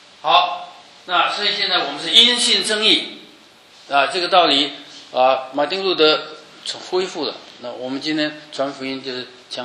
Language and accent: Chinese; Guangdong, China; 我是广东人，上帝是广东人的神。